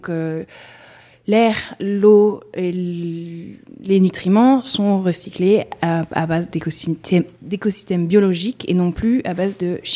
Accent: Seattle, Washington, United States; French is a second language; now in Tucson, United States; je viens de Seattle, dans l'état du Washington, et je suis actuellement étudiant à l'Université d'Arizona

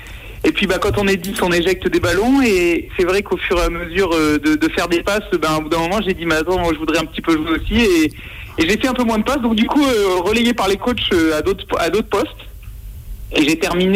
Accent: Bourges, Centre-Val de Loire, France; j'ai grandi à Bourges, donc encore un petit peu plus loin.

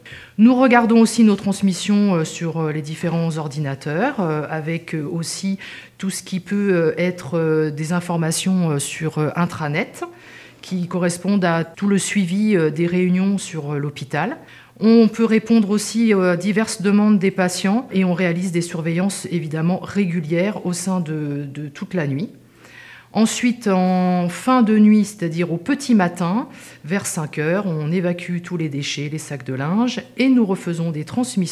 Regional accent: Île-de-France, France; moi, j'ai 50 ans, je suis originaire des Yvelines, et ça fait, moi, 3 ans que je suis dans la région.

